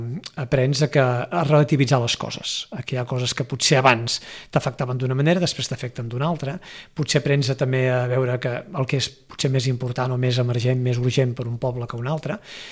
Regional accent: Sitges, Catalonia, Spain; soc fill de Sitges i nascut aquí, viscut aquí des de ben petit, nascut a Vilafranca, perdó, perquè el primer lloc on vaig obrir els ulls era Vilafranca, però al cap de pocs dies vaig venir cap a Sitges

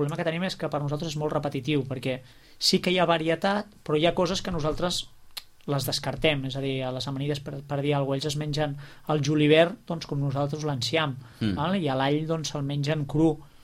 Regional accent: Sitges, Catalonia, Spain; nosaltres, primera, som de Sitges, per tant, és un honor estar a la ràdio doncs, del nostre poble

